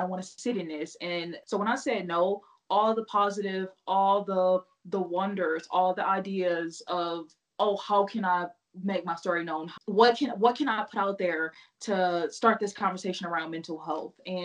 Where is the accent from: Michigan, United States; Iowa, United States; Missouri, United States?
Missouri, United States; now in Utah, United States; I'm from Missouri though.